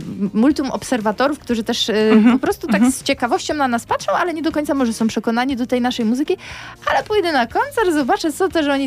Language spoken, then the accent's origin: Polish; Rybnik, Silesian Voivodeship, Poland; A jeżeli chodzi o granie u siebie na Śląsku, a jeszcze ściślej na przykład w samym Rybniku